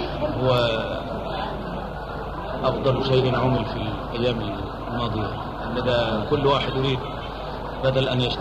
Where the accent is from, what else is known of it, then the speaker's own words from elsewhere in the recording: Egypt; يعني كبار الشخصيات عندنا في مصر نذهبوا مع سيادة السفير.